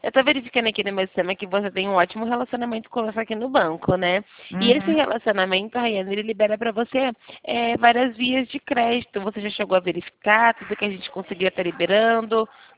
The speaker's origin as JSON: {"language": "Portuguese", "town": "Campinas", "region": "São Paulo", "country": "Brazil", "said": "eu sou aqui de Campinas"}